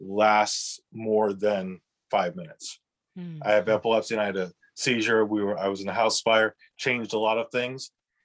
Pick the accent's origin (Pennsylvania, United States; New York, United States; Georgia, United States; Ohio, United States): Pennsylvania, United States; Harrisburg; also born or lived in Virginia; I grew up here originally in the Harrisburg area and started going to school up here, then had a crazy notion of leaving the area and moved to Virginia for a while.